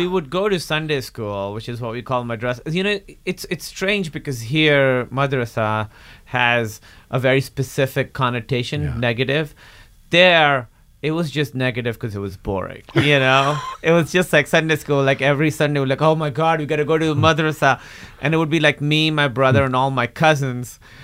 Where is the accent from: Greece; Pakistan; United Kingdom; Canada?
Pakistan; English is a second language; moved away; growing up in Pakistan